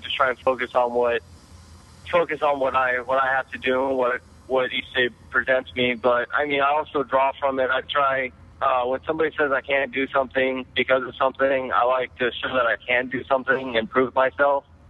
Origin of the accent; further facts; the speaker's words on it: Lake Worth, Florida, United States; I'm from Lake Worth, Florida, down in West Palm Beach.